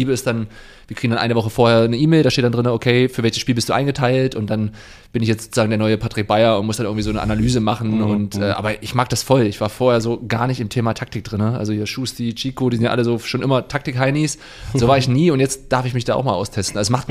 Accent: Freiburg, Baden-Württemberg, Germany; als Freiburger liebe ich schon Käsekuchen

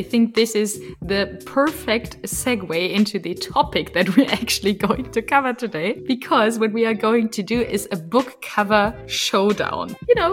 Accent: Germany; first language German; English is a second language; English is not my mother tongue. I'm from Germany. So we learned English as first foreign language.

